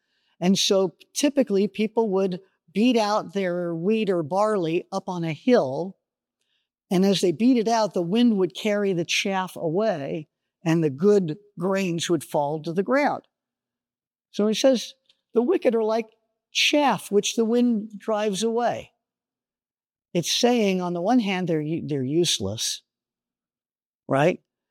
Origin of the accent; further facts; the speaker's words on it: Los Angeles, California, United States; I'm from Los Angeles, California, so farming is not something I ever did.